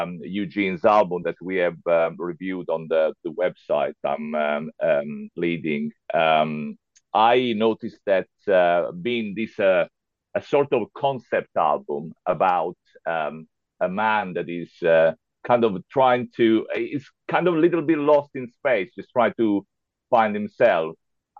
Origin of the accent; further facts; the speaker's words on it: Rome, Lazio, Italy; now in Milan, Italy; Actually, I'm from Rome.